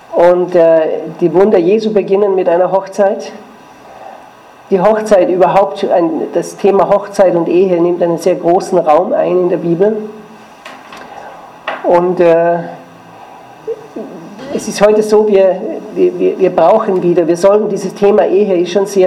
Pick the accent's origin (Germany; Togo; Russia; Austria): Austria; now in Switzerland; Also ich bin Österreicher. Ich komme aber aus der Schweiz. Moment. Meine Frau ist Schweizerin und wir wohnen seit 17 Jahren in der Schweiz.